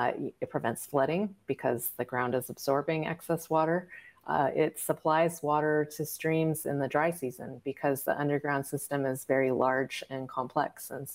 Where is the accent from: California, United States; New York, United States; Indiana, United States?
California, United States; which is certainly what I had experienced growing up in California.